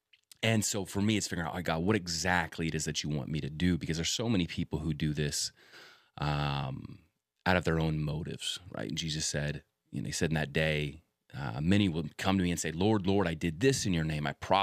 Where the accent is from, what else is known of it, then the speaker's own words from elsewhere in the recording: United States; You know, as an American, I believe in a free nation, right?